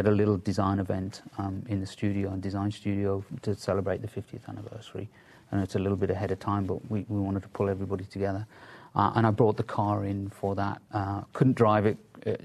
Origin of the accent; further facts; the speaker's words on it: England, United Kingdom; I grew up in England.